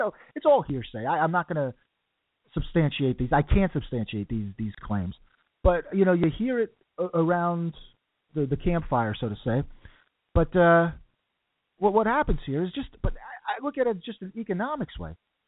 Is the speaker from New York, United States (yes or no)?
yes; New York, United States; I don't know if it's because I come from New York and I think I'm a tough guy.